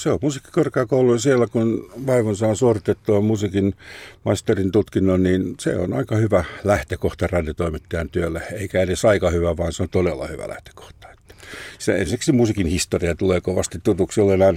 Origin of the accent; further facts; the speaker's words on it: Salo, Southwest Finland, Finland; olen Salosta kotoisin ja salolaisten bändien harjoitushuoneessa oli pari muutakin bändiä